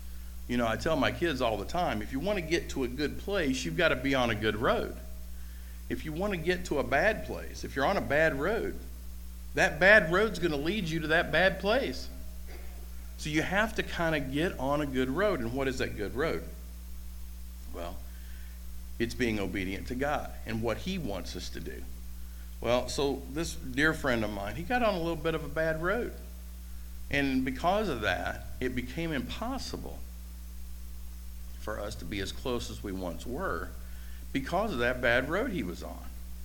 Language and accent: English; Beech Grove, Indiana, United States; I grew up in Beech Grove on 17 Angela Court.